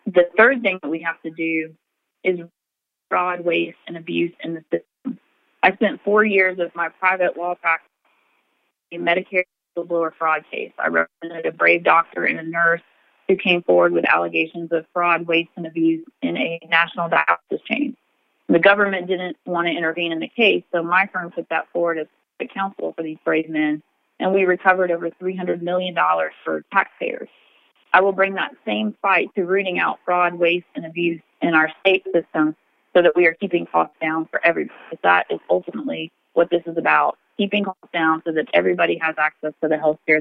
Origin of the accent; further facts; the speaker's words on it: Ringgold, Georgia, United States; Growing up in Ringgold, I always was on the interstate. We are an exit on 75, in fact, the last one before you cross into Tennessee.